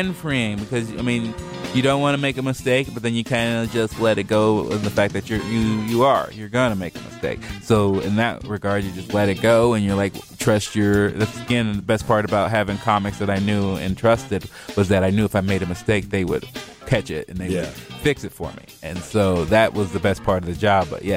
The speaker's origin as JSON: {"language": "English", "town": "Portland", "country": "United States", "said": "I mean, I'm from Portland, and so I thought about doing it there"}